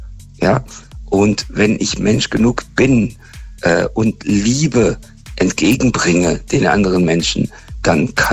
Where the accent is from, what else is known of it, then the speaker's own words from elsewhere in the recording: Northern Germany, Germany; ich komme aus dem Norden, also von daher moin.